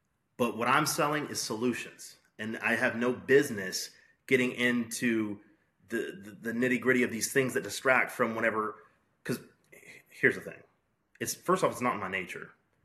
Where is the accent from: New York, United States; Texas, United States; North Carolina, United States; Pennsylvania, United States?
Texas, United States; I can only say that me as a Texan and as a hardworking man, I know that hard work paid off because I stayed local.